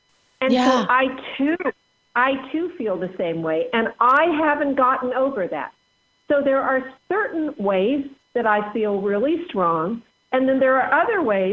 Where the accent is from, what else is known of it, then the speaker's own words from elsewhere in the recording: Los Angeles, California, United States; that's how I was raised in Los Angeles.